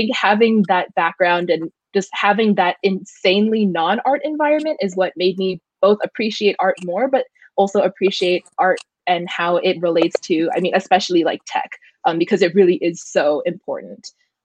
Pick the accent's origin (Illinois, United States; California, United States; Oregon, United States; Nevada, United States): California, United States; Cupertino; So I'm from Cupertino, which is like in the South Bay area.